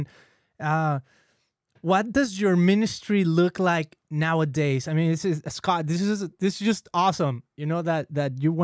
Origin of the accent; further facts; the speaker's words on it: Mexico; now in United States; I'm Latino. I'm from Mexico. I live here in California